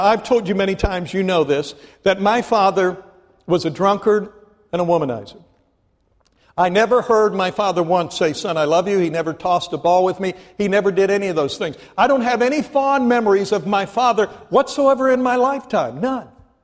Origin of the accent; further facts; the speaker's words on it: Ohio, United States; moved away; I grew up in Ohio. I knew nothing about the oil field.